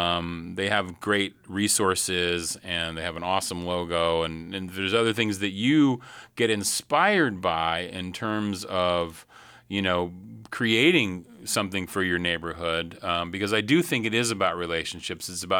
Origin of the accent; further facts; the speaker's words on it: Anchorage, Alaska, United States; I grew up in Anchorage, and my grandparents, they never locked the car.